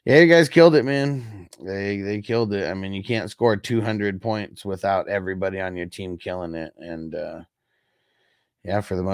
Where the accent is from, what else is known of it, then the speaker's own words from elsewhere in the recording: San Diego, California, United States; And I'm being from San Diego, like LT is like probably my favorite like football player of all time.